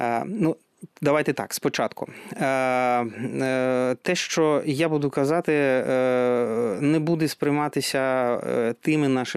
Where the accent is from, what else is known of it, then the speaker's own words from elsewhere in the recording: Donbas, Ukraine; бо ми самі з Донбасу, і ми висуваємося в цьому регіоні